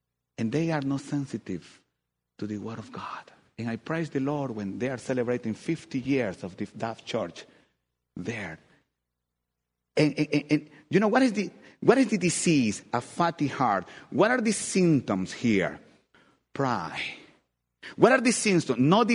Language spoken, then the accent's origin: English; Jipijapa, Manabí, Ecuador; I grew up in Ecuador. Hipijapa is the place. But that's the place I was born.